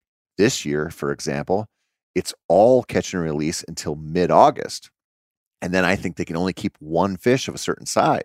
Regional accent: Minnesota, United States; I'm a Minnesotan. So for us, it's the weather.

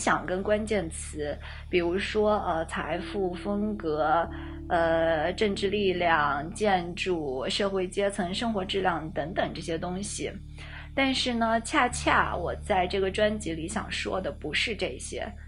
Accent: Kunming, Yunnan, China; 我不得不说，因为我是昆明人

